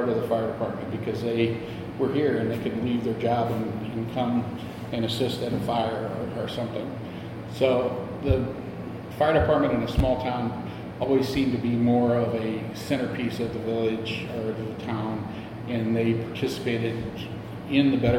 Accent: Maryville, United States; Growing up in Maryville, at the intersection of Main and Donk Street, they always put a Christmas tree up every year in the middle of the intersection.

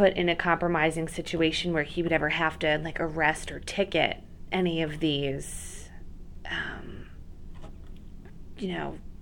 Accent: New Jersey, United States; And I grew up in New Jersey, so like Atlantic City

